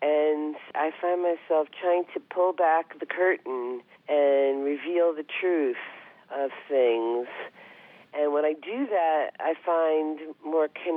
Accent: New York, United States; I had a best friend named Heidi Ashkenazi growing up in Long Island

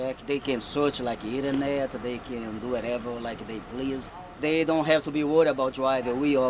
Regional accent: Brazil; now in United States; and actually I'm originally from Brazil.

